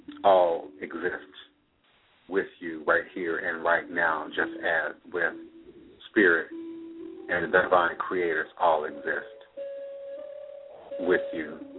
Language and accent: English; Washington, D.C. area, United States; Growing up in the Washington, D.C., Maryland, Virginia area in the 70s, was very different in many ways than maybe some other parts of the country.